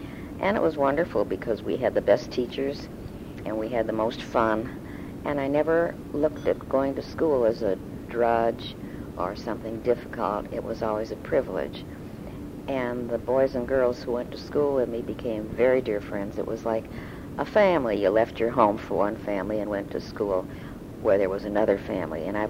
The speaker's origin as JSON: {"language": "English", "town": "Cleveland", "region": "Ohio", "country": "United States", "tie": "born or raised there", "said": "I was born and brought up in Cleveland, Ohio. I was the fifth of six children that Mother and Dad had, and it was a wonderful time to be in Cleveland because it was a large city"}